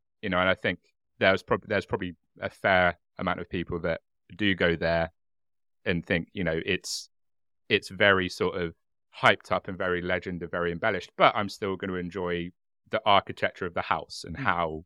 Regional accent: United Kingdom; my tea is cold, and as a British person, that makes me extremely upset.

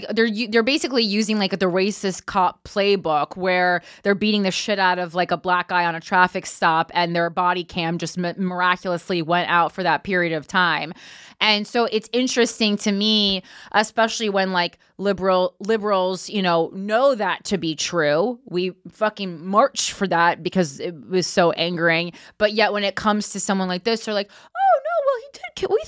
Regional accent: Florida, United States; I'm from South Florida.

